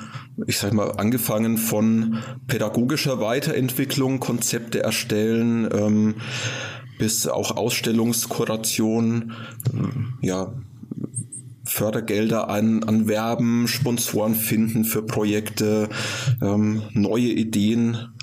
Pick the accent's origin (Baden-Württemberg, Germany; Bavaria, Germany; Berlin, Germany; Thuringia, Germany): Bavaria, Germany; Nuremberg; accent: Franconian; now in Fulda, Germany; Ich bin schon seit 2002 in Fulda, geboren, aufgewachsen in und um Nürnberg. Also man bekommt den fränkischen Akzent, das rollende R nicht so wirklich weg.